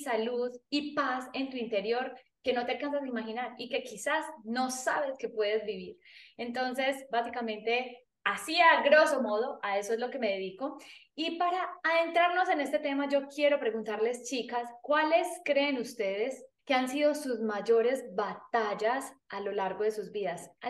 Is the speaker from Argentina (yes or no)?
no; Colombia; now in United States; soy colombiana, soy psicóloga y life coach, y vivo actualmente en Estados Unidos.